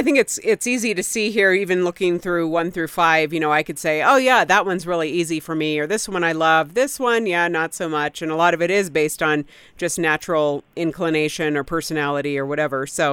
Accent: San Jose, California, United States; San Jose, California.

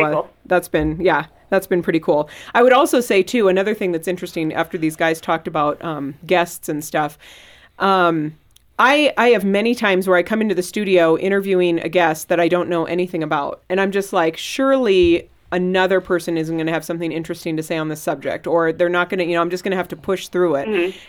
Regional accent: San Jose, California, United States; also born or lived in Mountain View; Yeah, San Jose and Mountain View is where I grew up.

